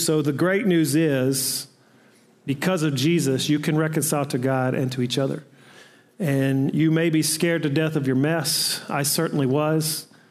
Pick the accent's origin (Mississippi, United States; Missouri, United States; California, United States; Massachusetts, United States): Mississippi, United States; Now, I'm from Mississippi. We don't have a lot of six-syllable words we use